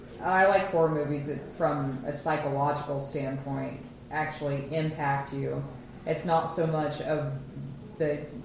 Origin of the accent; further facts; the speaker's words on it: Kansas, United States; I mean, growing up in Kansas, it's pretty much a terrible thing to be afraid of.